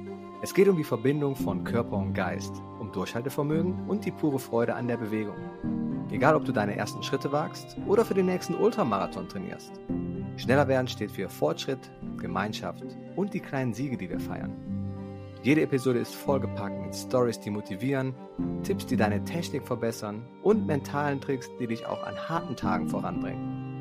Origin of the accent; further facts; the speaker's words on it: North Rhine-Westphalia, Germany; Er kommt tatsächlich aus meiner Heimat in der Nähe von Aachen.